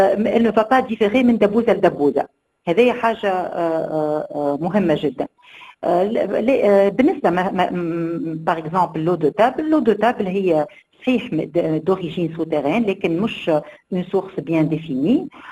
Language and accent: Arabic; Tunisia; احنا كتونسي